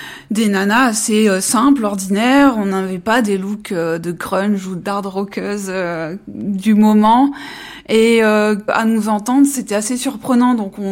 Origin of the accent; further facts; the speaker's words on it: Hauts-de-France, France; born there; Je suis née dans le Nord, près de Valenciennes. J'ai 41 ans aujourd'hui.